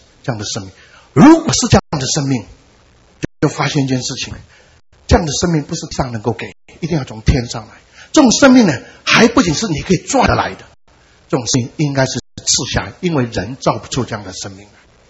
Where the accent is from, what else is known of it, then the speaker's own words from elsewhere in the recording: Guangdong, China; 我的是北方，我是广东人